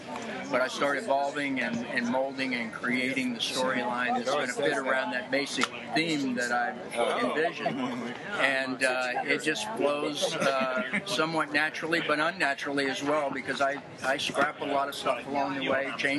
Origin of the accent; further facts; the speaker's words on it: Kentucky, United States; I grew up in Kentucky, so I had some early experiences with, you know, religious fanaticism.